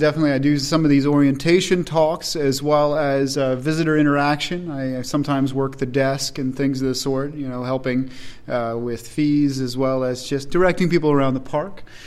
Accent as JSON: {"language": "English", "town": "Germantown", "region": "Maryland", "country": "United States", "said": "from Germantown, Maryland, and I'm a history major"}